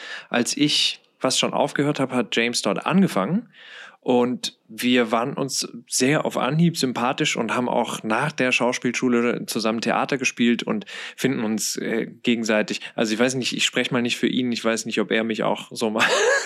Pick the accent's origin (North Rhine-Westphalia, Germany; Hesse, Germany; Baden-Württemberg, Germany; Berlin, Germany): North Rhine-Westphalia, Germany; Krefeld; Ich komme ja aus Krefeld